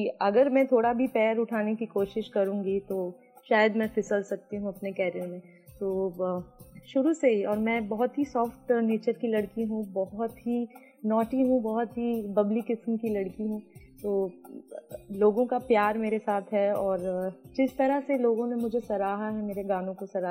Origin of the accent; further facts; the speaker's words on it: Seoni, Madhya Pradesh, India; First of all तो मैं MP से बिलोंग करती हूँ। एमपी में एक छोटा सा स्मॉल टाउन है सिवनी, मध्य प्रदेश, सिवनी गोपालगंज, वहाँ मेरा बॉर्निंग ब्रॉटअप हुआ था